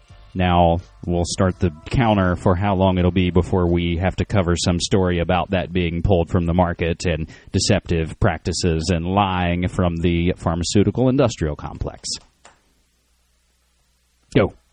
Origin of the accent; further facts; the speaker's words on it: West Virginia, United States; which would be my home state of West Virginia